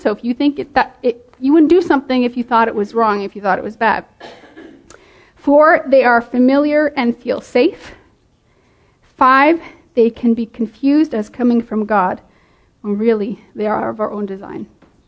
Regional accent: English Canada, Canada; I grew up in English Canada, and when we moved to French Canada, it was a culture shock.

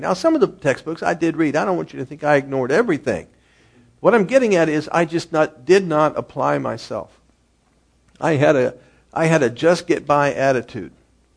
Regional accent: Kettering, Ohio, United States; You know, I grew up in Kettering, and we had what was called the Holiday at Home Festival.

